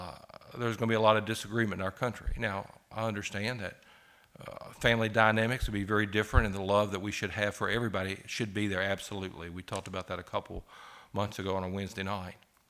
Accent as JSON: {"language": "English", "region": "Bible Belt", "country": "United States", "said": "being an American in the Bible Belt, we don't face as much opposition as other people"}